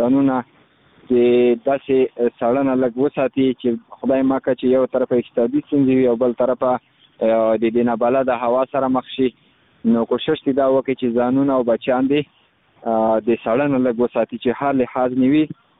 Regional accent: Khost, Afghanistan; زه خو د خوست ولایت مربوط یم مرکز اوسیدون کیما

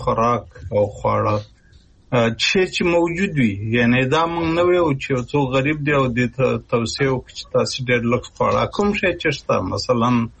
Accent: Kunar, Afghanistan; زه په کنړ کې لوی شوی یم،

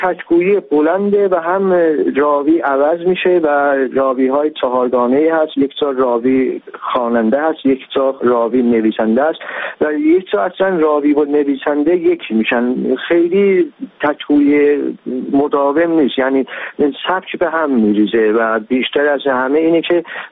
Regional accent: Iran; من ایرانی هستم

